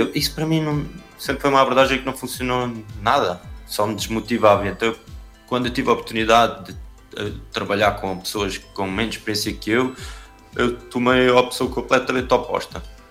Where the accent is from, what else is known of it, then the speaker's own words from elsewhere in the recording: Santiago do Cacém, Alentejo, Portugal; eu sou natural de Santiago de Cacém, que é uma terra no Alentejo litoral, e que quando eu cresci lá, na minha juventude